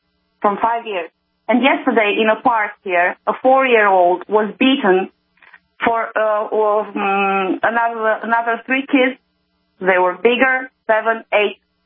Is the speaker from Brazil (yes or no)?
no; Romania; from Romania.